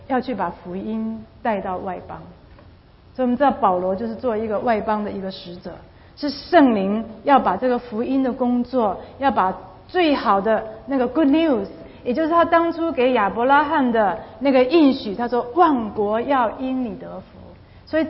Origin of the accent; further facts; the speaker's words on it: Taiwan; 就比方说我从台湾来的，我可以听得懂一些台语，我也可以去买东西可以了，但是你叫我用台语讲一篇道，我现在还不行，用台语念圣经也不行。